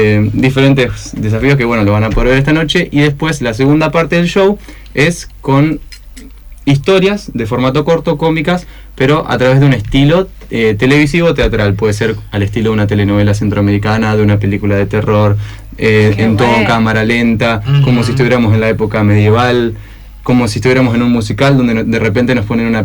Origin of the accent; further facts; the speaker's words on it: San Jerónimo Norte, Santa Fe, Argentina; No, no somos de Entre Ríos, somos de San Jerónimo Norte, un pueblo de la provincia de Santa Fe.